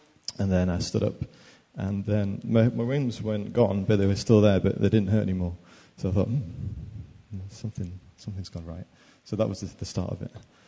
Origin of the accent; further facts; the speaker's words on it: Leeds, Yorkshire and the Humber, United Kingdom; Yeah, I'm from Leeds, in Audley, was, now I'm in Chapel Elton.